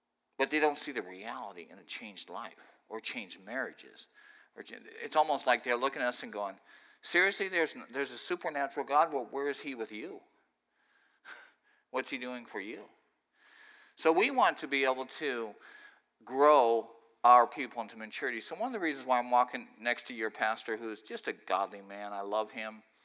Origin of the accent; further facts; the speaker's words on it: Philadelphia, Pennsylvania, United States; I'm from Philly, and I preach a lot in Philly and South Jersey